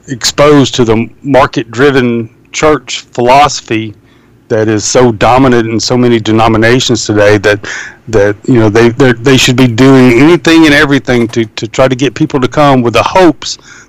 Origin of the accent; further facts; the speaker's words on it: the South, United States; I've been exposed to quite a few growing up in the South within the Southern Baptist Convention